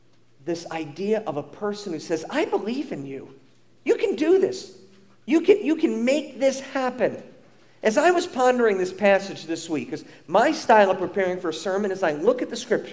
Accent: Huntington, New York, United States; And so I grew up in Huntington, went to Walt Whitman High School

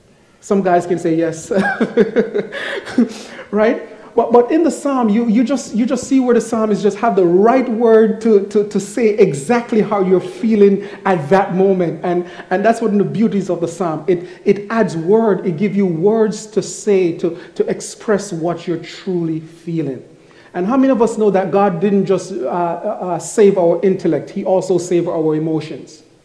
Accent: Jamaica; now in United States; I'm from Jamaica, and I tell guys all the time that anything below 65, I need a jacket.

